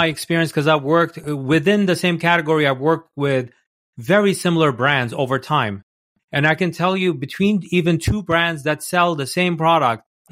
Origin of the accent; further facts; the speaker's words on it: New York, United States; I'm from New York, so I have a BS antenna radar.